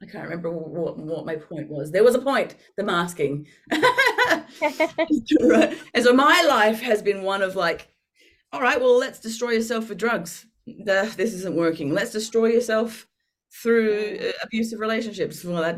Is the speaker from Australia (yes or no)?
yes; Australia; born there; moved away; also born or lived in United Kingdom; Yeah, I was born in Australia to English parents, lived in the UK for a while, lived around the world for 10 years, and then I've been here for 11.